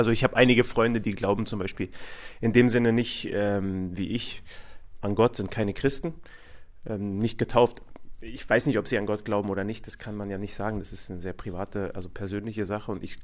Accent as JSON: {"language": "German", "region": "Berlin", "country": "Germany", "tie": "born or raised there", "said": "Ich bin in Berlin-Kreuzberg groß geworden und da waren auch viele Muslime in unserer Gegend"}